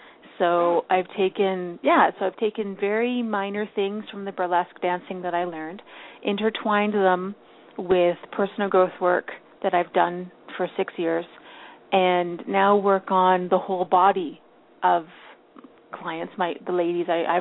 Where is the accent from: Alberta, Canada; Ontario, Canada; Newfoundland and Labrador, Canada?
Ontario, Canada; Ottawa; born there; When I was born in 1976 in Ottawa, Ontario, I weighed in at 1 pound, 12 ounces.